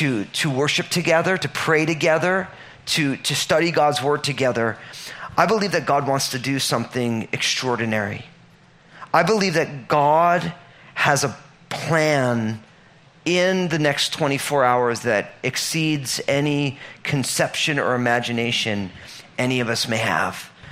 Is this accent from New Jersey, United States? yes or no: yes; New Jersey, United States; Because I'm all Italian from New Jersey. So I'm not from Jamaica.